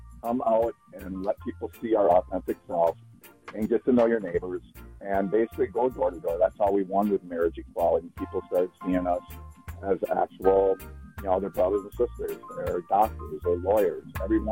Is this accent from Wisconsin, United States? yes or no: yes; Durand, Wisconsin, United States; growing up in Wisconsin in a small town called Durand. My dad being a head football coach